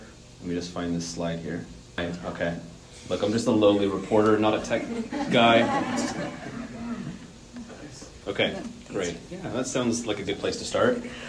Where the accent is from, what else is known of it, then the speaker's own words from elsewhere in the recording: Portland, Oregon, United States; Like all of you, I'm a Pacific Northwesterner. I grew up in Portland, just down the road.